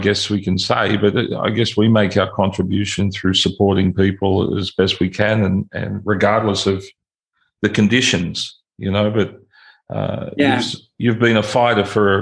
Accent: Australia; I was raised in Australia

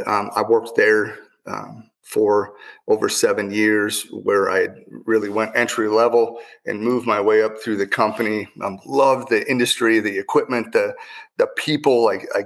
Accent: Philipsburg, Montana, United States; So I was born and raised in Western Montana, small town Phillipsburg, Montana. I graduated with 14 kids.

